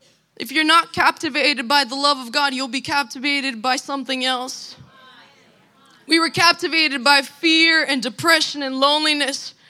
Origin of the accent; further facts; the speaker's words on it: Russia; We would say, we're from Russia